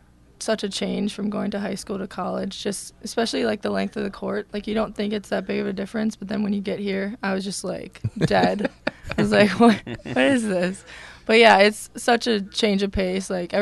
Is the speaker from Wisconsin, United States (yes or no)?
yes; De Pere, Wisconsin, United States; I'm from De Pere, Wisconsin, so about 10 minutes away from Green Bay.